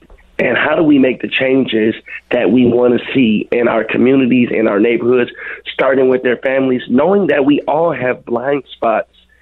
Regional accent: Minneapolis, Minnesota, United States; Like, I grew up on 26 and Cedar. So I spent a lot of my time growing up in Little Earth.

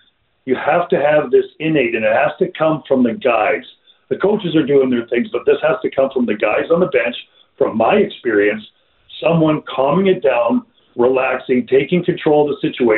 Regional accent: Edmonton, Alberta, Canada; because, again, I'm from Edmonton, so I was there in the city when it went down

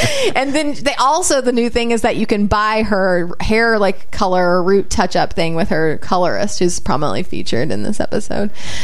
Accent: Chicago, Illinois, United States; I'm from Chicago. I just carry a softball with me.

